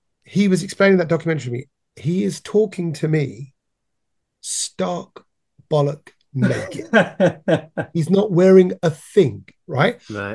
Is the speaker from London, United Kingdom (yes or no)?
yes; London, United Kingdom; I'm from the East End of London.